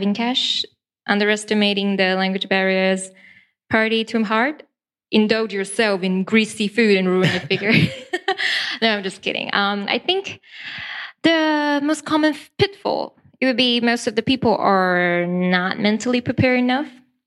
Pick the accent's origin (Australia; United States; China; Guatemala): China; Shantou, Guangdong; now in Shenzhen, China; So I'm not a local from Shenzhen. I came to Shenzhen 5 years ago. Originally, I was from Shantou. I'm from Shantou, like a small city by the sea.